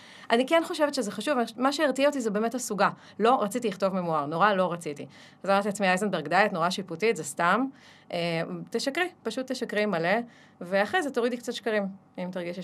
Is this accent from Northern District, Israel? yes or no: no; Beersheba, Southern District, Israel; נכון, שם גדלתי.